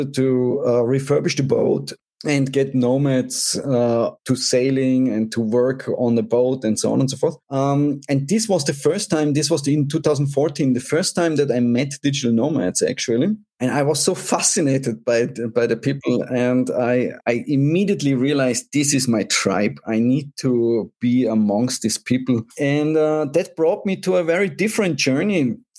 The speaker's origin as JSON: {"language": "English", "region": "Vorarlberg", "country": "Austria", "tie": "born or raised there", "second_language": "English", "said": "So originally, I'm from Austria. I grew up in the most western part of Austria, so in the mountains. I'm used to mountains."}